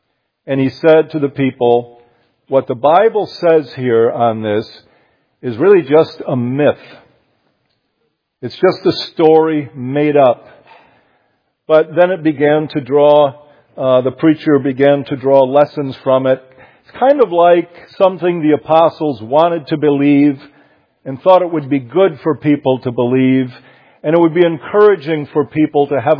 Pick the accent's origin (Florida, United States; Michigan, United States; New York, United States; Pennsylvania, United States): Michigan, United States; Grand Rapids; I grew up in Grand Rapids, Michigan.